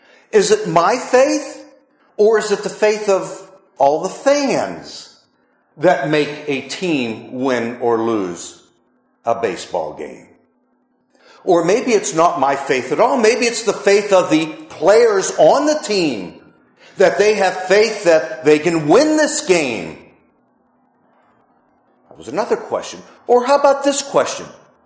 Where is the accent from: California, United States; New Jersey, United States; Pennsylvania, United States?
Pennsylvania, United States; Pittsburgh; it would be the Pittsburgh Pirates, considering I'm from Pittsburgh.